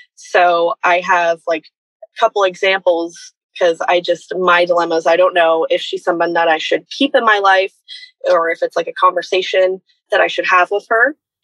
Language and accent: English; Ontario, Canada; I'm 25. I'm from Ontario, Canada.